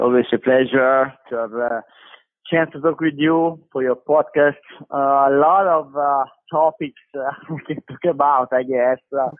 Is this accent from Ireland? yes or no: no; Tuscany, Italy; English is a second language; because we are both from Tuscany